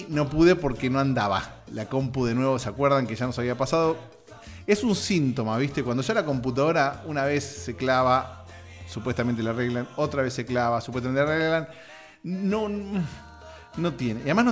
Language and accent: Spanish; Argentina; now in United States; En mi país, en Argentina, hay elecciones. Yo me anoté para votar acá desde Estados Unidos